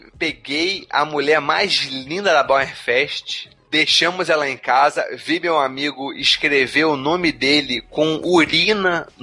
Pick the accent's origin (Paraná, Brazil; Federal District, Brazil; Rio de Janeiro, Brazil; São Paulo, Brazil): Rio de Janeiro, Brazil; Petrópolis; Na minha cidade natal, que também é do Afonso 3D, Petrópolis.